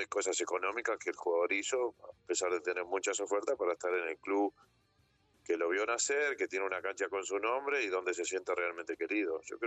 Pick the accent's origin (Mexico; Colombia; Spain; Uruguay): Uruguay; imagínese que además como uruguayo, este sería un acontecimiento brutal